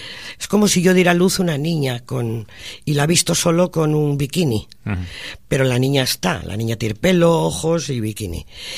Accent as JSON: {"language": "Spanish", "town": "Laredo", "region": "Cantabria", "country": "Spain", "tie": "born or raised there", "said": "me quedan unos años muy bonitos para poder trabajar por mi pueblo, por todo lo que me gusta, y eso es lo que voy a hacer. Y ahora pues me gustaría vivir más tiempo en Laredo"}